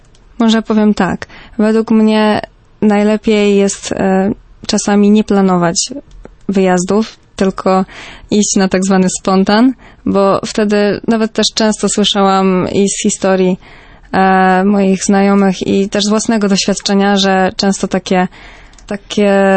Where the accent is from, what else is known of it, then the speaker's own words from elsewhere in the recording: southern Poland, Poland; jest takie bardziej zgłębienie naszej polskiej ziemi, szczególnie południa, skąd pochodzę, a w szczególności właśnie gór, bo mieszkam niedaleko gór